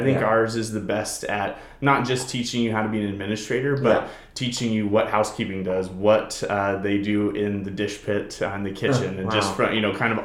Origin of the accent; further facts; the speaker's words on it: Hermiston, Oregon, United States; I grew up in Eastern Oregon, a little town called Hermiston.